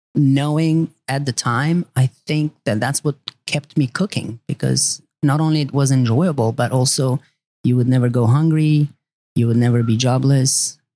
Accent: Greece; English is a second language; also born or lived in Albania; back home, you know, I was born in Albania and I grew up in Greece.

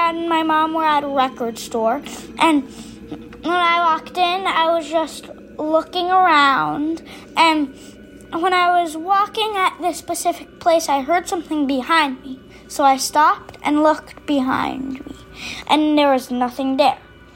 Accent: Chicago, Illinois, United States; I'm from Chicago and I'm 7 years old.

